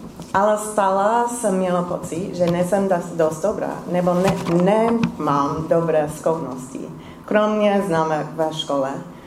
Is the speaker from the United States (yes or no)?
yes; Pennsylvania, United States; Czech is a second language; now in Prague, Czechia; Pocházím z Pensylvánie a z věřící rodiny a věřila jsem jako dítě